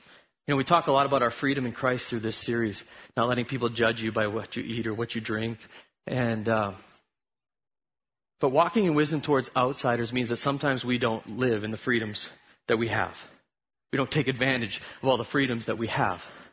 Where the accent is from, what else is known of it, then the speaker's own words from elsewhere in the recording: Canada; but I'm a Christian. Why? How? Because I'm Canadian.